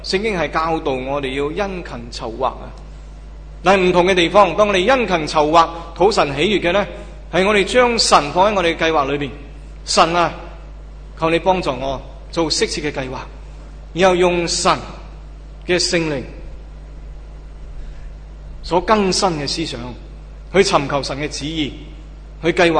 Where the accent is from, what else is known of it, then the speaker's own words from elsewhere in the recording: Hong Kong; 在九七之后，一连串的天灾人祸给我们香港人有一个警醒